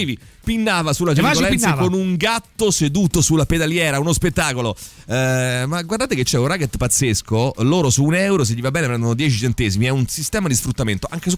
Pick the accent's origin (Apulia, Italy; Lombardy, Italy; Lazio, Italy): Lazio, Italy; Rome; sono nato a Roma, giuro, sono nato a Roma e vissuto sempre a Roma